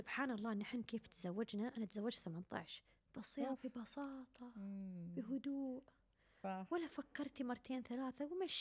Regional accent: Cairo, Cairo Governorate, Egypt; born there; أجدع ناس مصريين أنا مولودة في القاهرة قلت لك

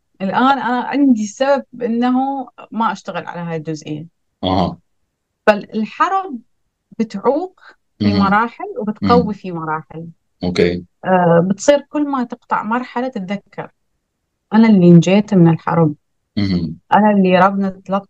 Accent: Iraq; أنا عراقية مولودة بالعراق، عشت بالعراق لغاية سن الجامعة.

